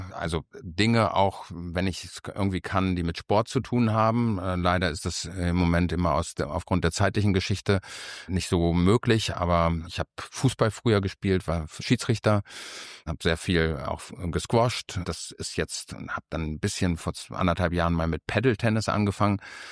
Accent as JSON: {"language": "German", "town": "Hanover", "region": "Lower Saxony", "country": "Germany", "said": "Also, ich komme aus Hannover, bin 56 Jahre alt"}